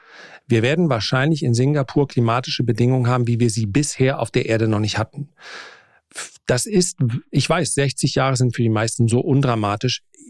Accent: Flensburg, Schleswig-Holstein, Germany; born there; wenn ich jetzt meine Geburtsstadt Flensburg eingebe

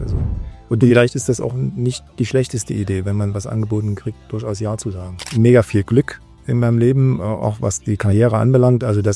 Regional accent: Chemnitz, Saxony, Germany; in dem fantastischen Jahr 1971 geboren. Du siehst, war ein sehr guter Jahrgang, der dann gereift ist. Hier in Karl-Marx-Stadt steht auch noch im Ausweis mit drin, heute Chemnitz. Und das damals aufgewachsen in Altendorf im Flemminggebiet.

